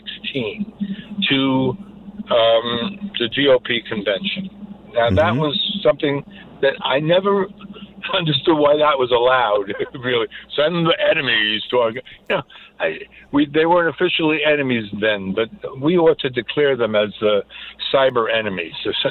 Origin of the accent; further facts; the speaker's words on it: New Jersey, United States; I come from Jersey, and we know him.